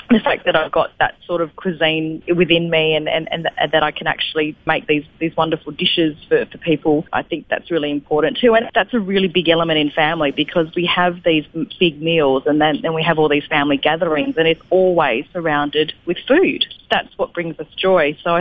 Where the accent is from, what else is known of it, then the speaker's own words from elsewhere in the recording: Australia; born there; You know, I was born in Australia. I am Australian, but I look different.